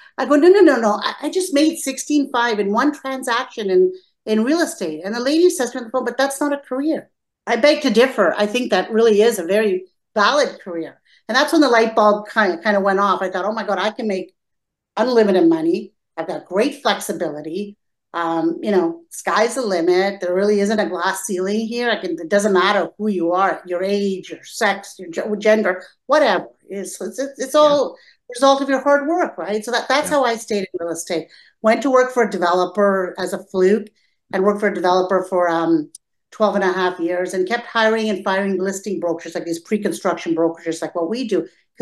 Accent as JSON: {"language": "English", "country": "Canada", "tie": "born or raised there", "also_born_or_lived": "Croatia", "said": "with my parents as immigrants, they were political refugees, and we slept on a park bench for 2 days when we came to Canada because they knew absolutely nobody in Toronto."}